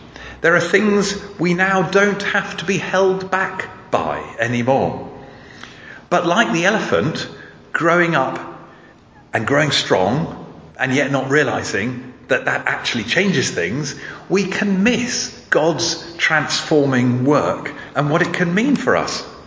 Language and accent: English; Kenya; When I grew up in Kenya, I was so proud that African elephants hadn't been domesticated.